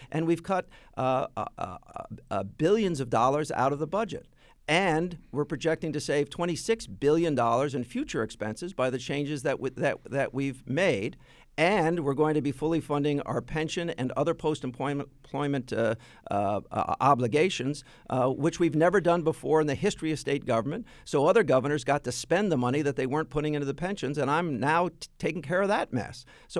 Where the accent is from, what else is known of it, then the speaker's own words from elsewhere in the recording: United States; Listen, I grew up in America where there was one place you could legally gamble.